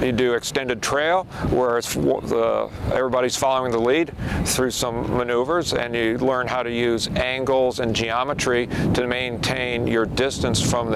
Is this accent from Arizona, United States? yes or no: yes; Phoenix, Arizona, United States; But I'm from Phoenix, Arizona.